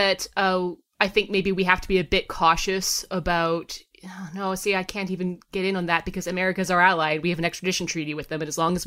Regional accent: Canada; maybe that's something that we as a Canadian nation need to address that.

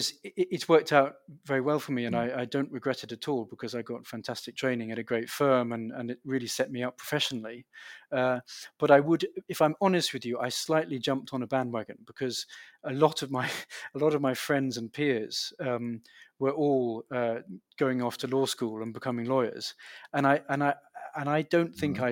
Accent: Canterbury, South East England, United Kingdom; also born or lived in London; I was born in London. And lived there till I was six, and then we moved to the beautiful city of Canterbury in the southeast of England, where I went to school until the age of 18.

